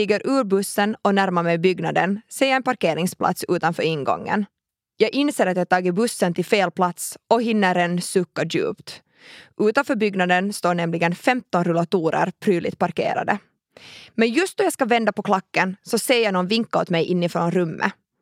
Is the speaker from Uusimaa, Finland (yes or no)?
yes; Ekenäs, Uusimaa, Finland; now in Oslo, Norway; När jag flyttade till Oslo kände jag ingen där. Hemma i Ekenäs hade jag alltid sjungit i kör